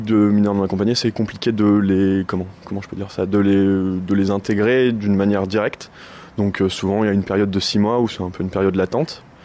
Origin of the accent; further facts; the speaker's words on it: Romorantin, Centre-Val de Loire, France; ce matin moi je suis de Romorantin, donc à tout près d'ici